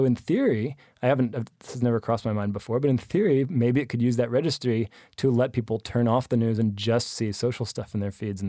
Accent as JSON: {"language": "English", "country": "United States", "said": "One thing I have a slightly different view on, maybe because I'm American, is the First Amendment."}